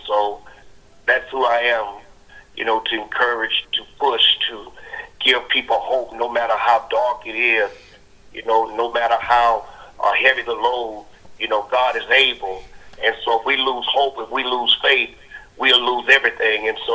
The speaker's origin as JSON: {"language": "English", "town": "Pleasantville", "region": "Texas", "country": "United States", "tie": "born or raised there", "said": "Yeah, I grew up actually in Pleasantville. And when my father passed in 96, I relocated to South Park, and so we're there now."}